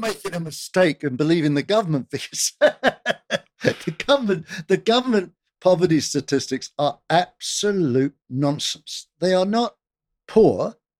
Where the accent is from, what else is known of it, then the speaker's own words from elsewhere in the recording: Fulham, London, United Kingdom; I was brought up in Fulham